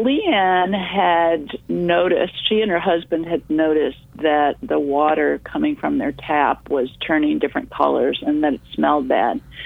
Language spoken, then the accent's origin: English; Michigan, United States; And I am also from Michigan. I was born and raised there. I studied in Michigan.